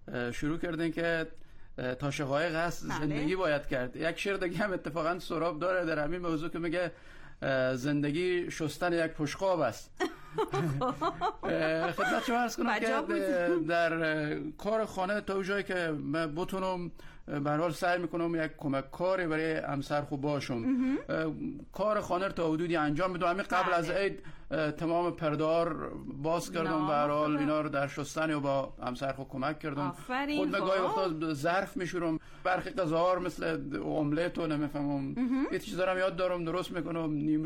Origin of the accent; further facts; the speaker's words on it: Iran; also born or lived in Afghanistan; خود من از کودکی چون در ایران بودم خیلی با اون سنت ها شاید آشنایی نداشته باشم. من از 7-8 سالگی در ایران زندگی کردم و اصلا در ایران بزرگ شدم.